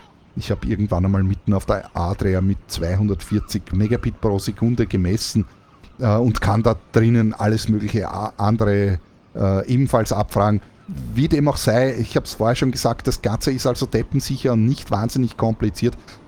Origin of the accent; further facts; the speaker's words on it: Austria; Ich komme aus Österreich, wo wir noch in der Internet-Steinzeit sind.